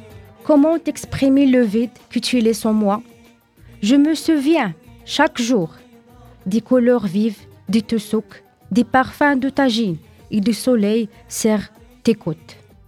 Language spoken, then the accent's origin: French; Brazil; French is a second language; moved away as an adult; now in Reims, France; Je suis brésilienne. Je habite à Reims il y a 12 ans.